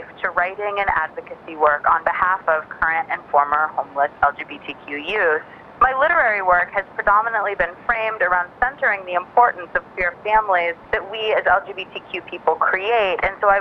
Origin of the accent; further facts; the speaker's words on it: Oregon, United States; now in Brooklyn, United States; I'm a queer author based in Brooklyn, New York. I grew up in Oregon